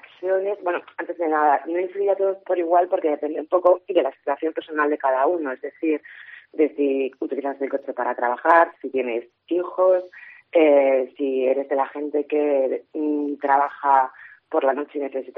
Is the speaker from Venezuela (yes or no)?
no; Vigo, Galicia, Spain; born or raised there